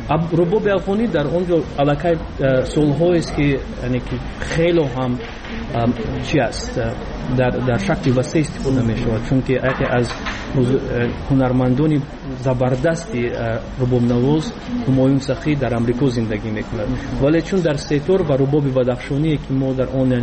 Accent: Tajikistan; چون که در بیرون از مرز تاجیکستان موسیقی ما رو نزدیکتر میکند با وطنمون.

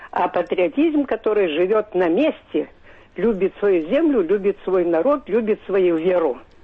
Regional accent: Moscow Oblast, Russia; Я патриот своей России, я коренной житель

